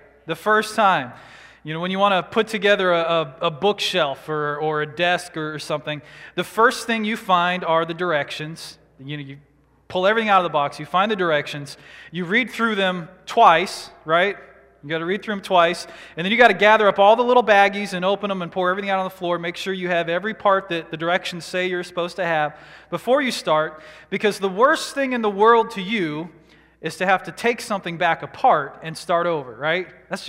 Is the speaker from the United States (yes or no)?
yes; Washington, United States; I grew up out in Washington State in the mountains, so this is, you know, really just a snow drizzle.